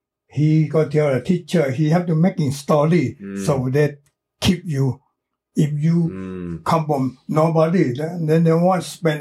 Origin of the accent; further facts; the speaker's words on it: Bangkok, Thailand; born there; English is a second language; I was born in Chinatown, Bangkok.